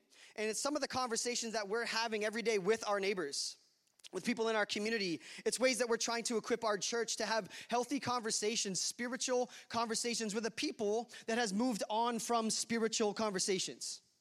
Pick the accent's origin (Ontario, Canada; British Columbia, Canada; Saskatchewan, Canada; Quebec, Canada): Ontario, Canada; I am an Ontario boy, so I am Canadian. I am from Ontario